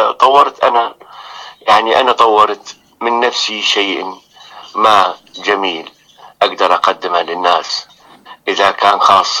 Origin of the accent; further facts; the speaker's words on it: Baghdad, Baghdad Governorate, Iraq; now in Sweden; أنا من بغداد، عراقي الأصل